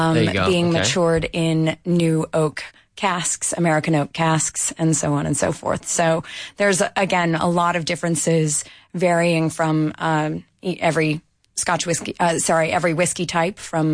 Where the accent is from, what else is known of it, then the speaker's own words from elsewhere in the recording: Canada; Well, as a Canadian, of course, we always talk about rye whiskeys, right?